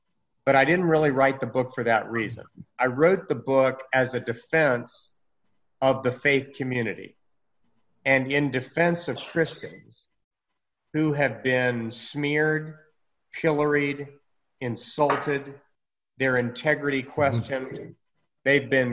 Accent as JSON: {"language": "English", "town": "San Diego", "region": "California", "country": "United States", "tie": "born or raised there", "also_born_or_lived": "Portsmouth / San Jose / Pensacola", "said": "I was born in Portsmouth and grew up in San Diego and San Jose and Pensacola. So we were at all those Navy bases as my dad served his country in the U.S. Navy."}